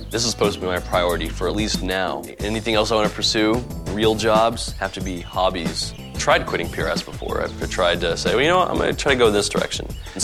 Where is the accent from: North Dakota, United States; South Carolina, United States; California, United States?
South Carolina, United States; People read it, but I grew up in South Carolina from a very conservative state.